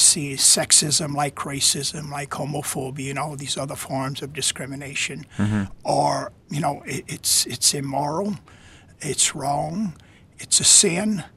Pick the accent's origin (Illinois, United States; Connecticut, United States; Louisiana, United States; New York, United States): Louisiana, United States; my experience of many years growing up in Louisiana, 12 years of segregated schools